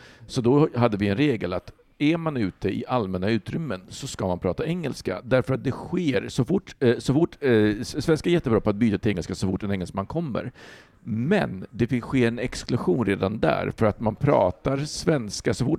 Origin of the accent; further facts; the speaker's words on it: Poland; now in Sweden; Jag är polack.